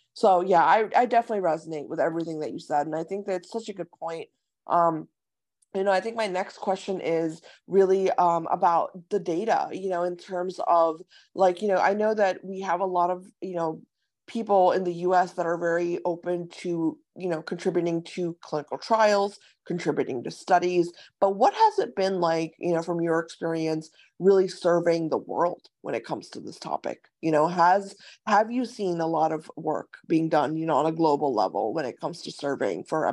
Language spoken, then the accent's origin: English; Ohio, United States; My family is actually in Westchester and I grew up in Ohio as well.